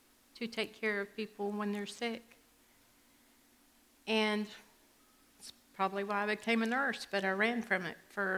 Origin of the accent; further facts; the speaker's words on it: Warner Robins, Georgia, United States; born there; I was born in Warner Robins. My mother and father were in the civil service. They moved around a lot.